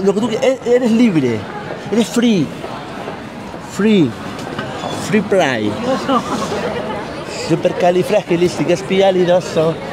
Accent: Canary Islands, Spain; Bueno, mire, venimos de Canarias. ¿Conocen las Islas Canarias?

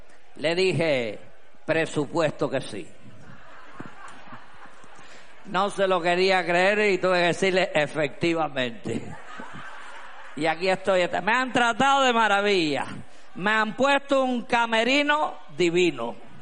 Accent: Cuba; moved away; Yo soy una vieja cubana, pero me doy cuenta lo que estamos cambiando en 25 años que llego aquí.

